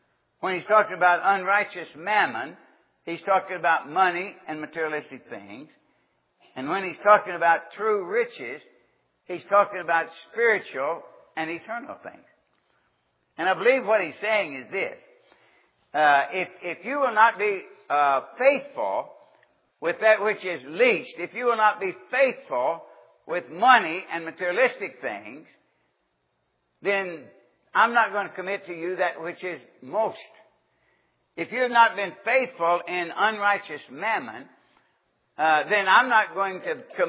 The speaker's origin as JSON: {"language": "English", "town": "Nortonville", "region": "Kentucky", "country": "United States", "tie": "born or raised there", "said": "the farthest I'd ever been from my hometown was 90 miles. My family was very cultural. They took us to the opera, the Grand Ole Opry, okay? It was 90 miles from Nashville to Nortonville."}